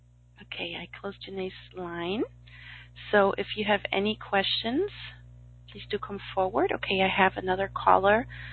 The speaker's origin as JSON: {"language": "English", "country": "Germany", "said": "I'm from Germany"}